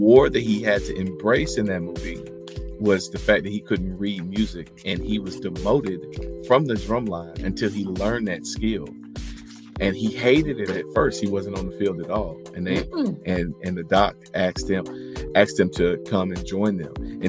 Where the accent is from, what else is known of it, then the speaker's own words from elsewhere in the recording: North Carolina, United States; Born and raised in North Carolina. That's right.